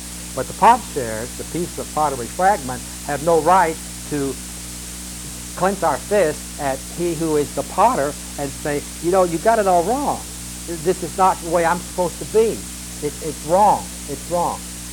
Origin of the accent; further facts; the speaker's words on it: the South, United States; accent: southern; Why did you raise me as a southerner? Although I did move out west and lost all my accent that I used to have when I lived down south.